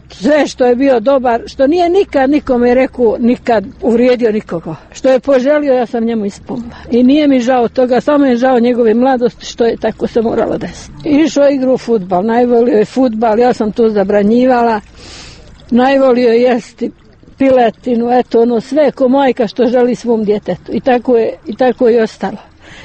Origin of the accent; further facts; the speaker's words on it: Bratunac, Republika Srpska, Bosnia & Herzegovina; iz Bratunca sam, izgubila sam svog sina 21 godinu